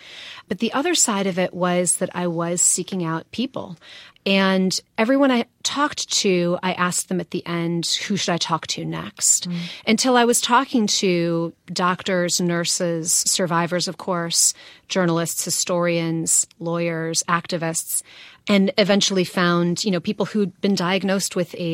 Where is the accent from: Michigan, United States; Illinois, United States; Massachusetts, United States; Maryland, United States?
Illinois, United States; Chicago; I'm from Chicago, and before I even knew the direction the book was really going to take, I wanted to write a Chicago novel.